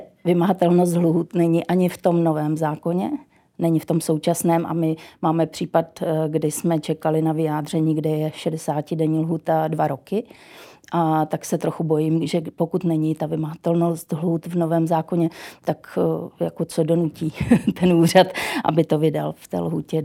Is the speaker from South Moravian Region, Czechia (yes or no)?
yes; Brno, South Moravian Region, Czechia; já jsem z Brna, tak já si to můžu dovolit